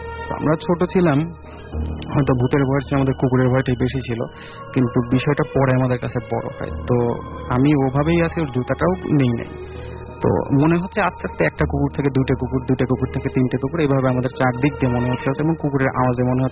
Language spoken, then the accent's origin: Bangla; Pabna, Rajshahi Division, Bangladesh; আমি এসেছি মধ্যপাড়া থেকে আমার হোম টাউন পাবনার অষ্টমীর সাথে।